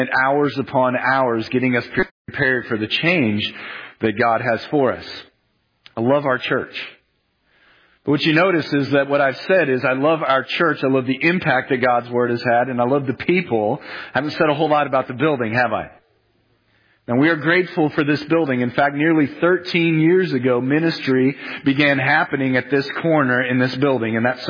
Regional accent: Blue Springs, Missouri, United States; when I was growing up in Blue Springs, we had a creek behind our yard.

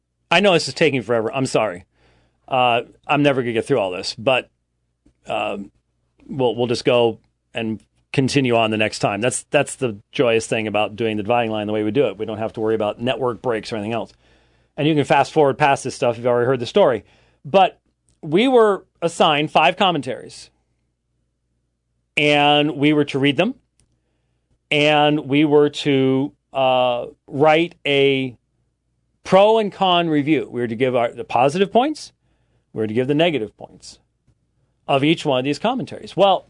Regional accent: Scotland, United Kingdom; I don't get rid of anything. I'm Scottish. They're still in my library.

